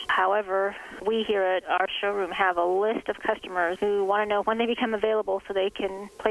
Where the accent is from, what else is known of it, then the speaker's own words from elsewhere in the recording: Colorado, United States; I'm actually from Colorado, and we would get this kind of situation during hunting season